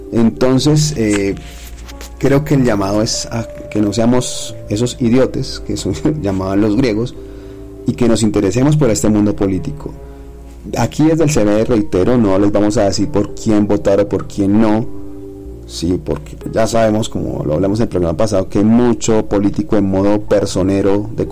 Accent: Colombia; que a veces como colombianos nos quejamos de lo que pasa arriba

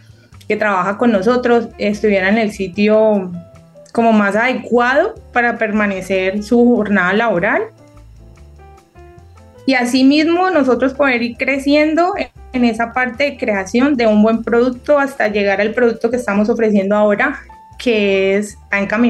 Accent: Valle del Cauca, Colombia; Yo soy del Valle del Cauca

